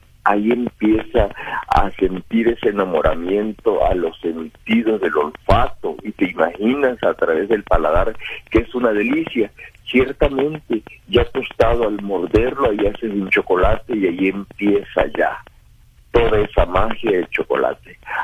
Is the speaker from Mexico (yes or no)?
yes; Tabasco, Mexico; como felices somos todos los tabasqueños.